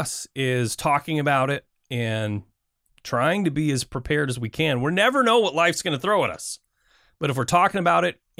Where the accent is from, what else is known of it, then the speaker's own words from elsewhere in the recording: Michigan, United States; So growing up, I grew up in Michigan. We got a lot of tornadoes.